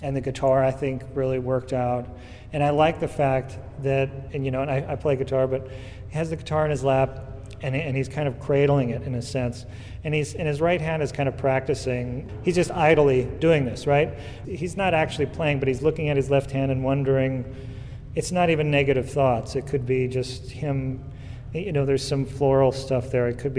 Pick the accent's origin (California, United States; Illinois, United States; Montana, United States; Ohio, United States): Montana, United States; I grew up in Montana, and there was the Blackfeet there.